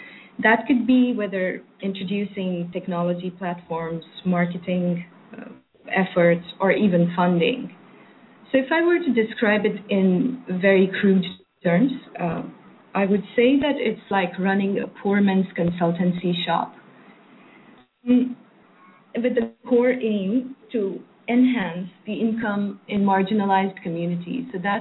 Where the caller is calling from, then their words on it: Oman; I'm calling from Oman.